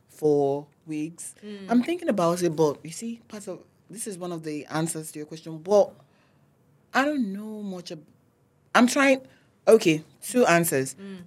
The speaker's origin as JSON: {"language": "English", "country": "Nigeria", "moved": "yes", "said": "Like that because I'm a Nigerian."}